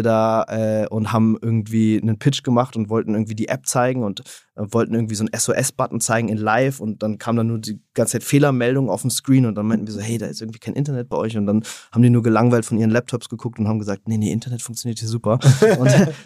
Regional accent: Berlin, Germany; also born or lived in Switzerland; Ich bin ursprünglich Berliner

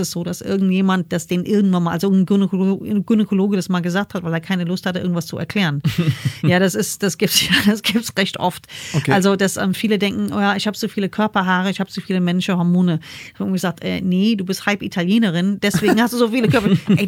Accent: New York, United States; accent: New York; German is a second language; now in Germany; Aber mein ursprünglicher erster Akzent war New York.

